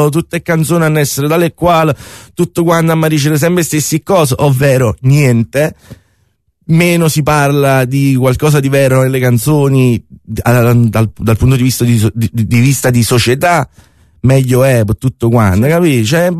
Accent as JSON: {"language": "Italian", "town": "Casalnuovo", "region": "Campania", "country": "Italy", "tie": "born or raised there", "also_born_or_lived": "Avellino", "said": "Sono nato solo a Avellino, poi ho sempre vissuto a Casal Nuovo."}